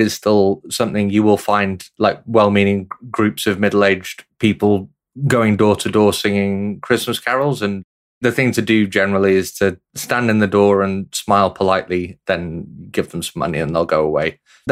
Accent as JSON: {"language": "English", "town": "Leeds", "region": "Yorkshire and the Humber", "country": "United Kingdom", "said": "from Leeds in the UK"}